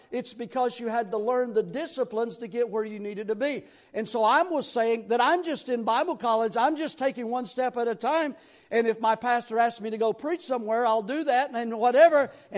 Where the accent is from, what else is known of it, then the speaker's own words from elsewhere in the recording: Tennessee, United States; accent: deep Southern; as far as I was concerned, I was a hillbilly from Tennessee.